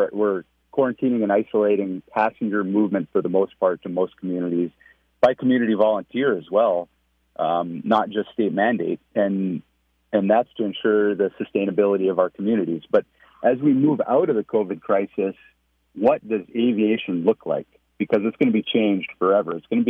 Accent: Unalakleet, Alaska, United States; Apologize for my Inupiaq. I'm from Unalakleet, so I gotta learn a little bit more Yupik to give the full coffee brief in the morning.

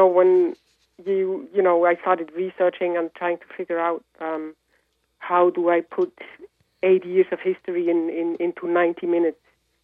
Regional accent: Bern, Switzerland; even in my hometown of Bern, you know, I heard … at an early age.

